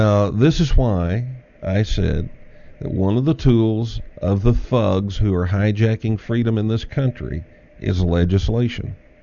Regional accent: United States; I certainly don't want to see sanctions against the United States. I'm an American.

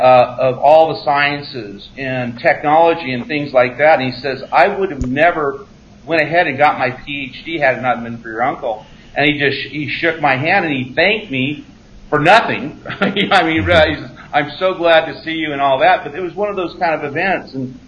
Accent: California, United States; well, I'm from California. He goes, where in California? And I go, well, I grew up out in the desert out in California.

